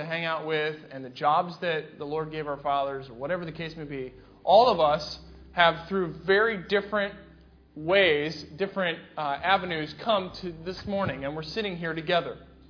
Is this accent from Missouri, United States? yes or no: no; Ohio, United States; also born or lived in Pennsylvania; now in Texas, United States; I'm from Ohio, and I finished high school in Pennsylvania. I went to school in South Carolina. I went to grad school in California. And somehow, I'm standing in Texas in front of you.